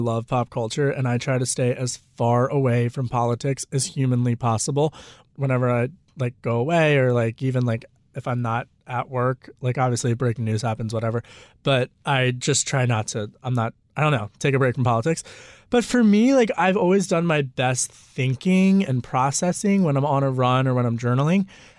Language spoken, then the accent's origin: English; Pennsylvania, United States; I grew up outside of Philly and Delco